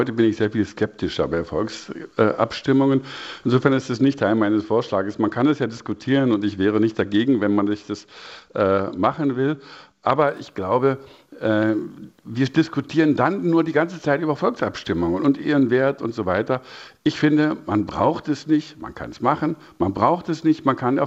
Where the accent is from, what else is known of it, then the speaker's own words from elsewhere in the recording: East Germany, Germany; wenn wir dann auch alle als Ostdeutsche das Grundgesetz 35 Jahre haben